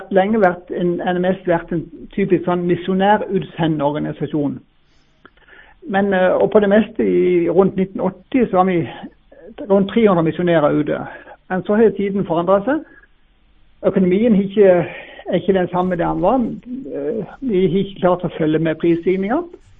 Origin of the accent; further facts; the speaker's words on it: Lyngdal, Agder, Norway; jeg er fra Lyngdal